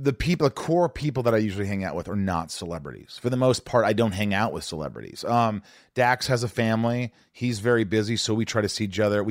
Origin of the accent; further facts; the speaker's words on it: Newburgh, Indiana, United States; I grew up with Tom in Newburgh, Indiana.